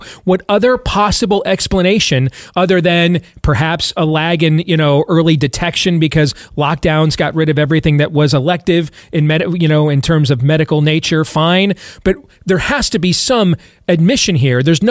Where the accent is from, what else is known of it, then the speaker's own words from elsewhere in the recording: Iowa, United States; I want to take you to my home state of Iowa, where I live, where we were one of the freest state, maybe the freest state in the union during the lockdowns.